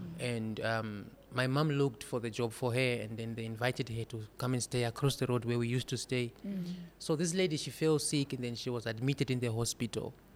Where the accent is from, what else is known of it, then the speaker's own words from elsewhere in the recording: Zimbabwe; now in South Africa; I come from Zimbabwe originally, but I stay here in South Africa, and I got married here in South Africa to a beautiful woman.